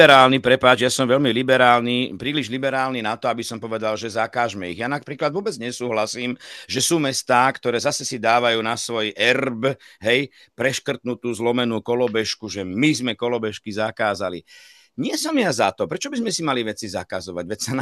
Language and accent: Slovak; Bratislava, Bratislava Region, Slovakia; som Bratislavčan.